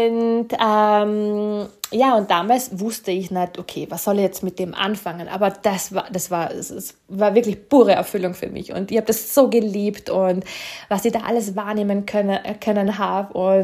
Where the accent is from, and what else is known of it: Austria